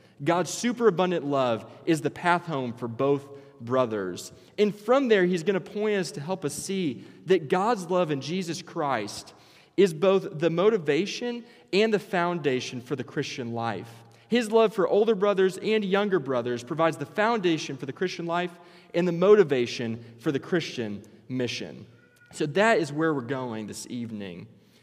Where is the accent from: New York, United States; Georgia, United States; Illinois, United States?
Illinois, United States; I don't know if you've ever been in a cornfield, but I'm from Illinois, so they're all over.